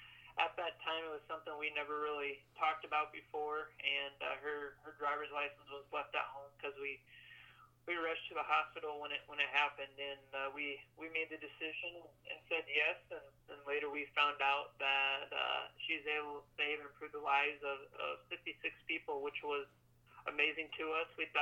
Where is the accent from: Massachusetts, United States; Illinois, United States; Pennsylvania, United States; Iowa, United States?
Iowa, United States; Cedar Rapids; they're actually from my hometown as well, in Cedar Rapids.